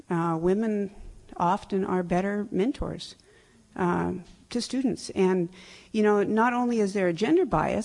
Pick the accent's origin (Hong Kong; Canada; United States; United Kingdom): United States; Alaska; I am from Alaska, actually from the University of Alaska, Fairbanks.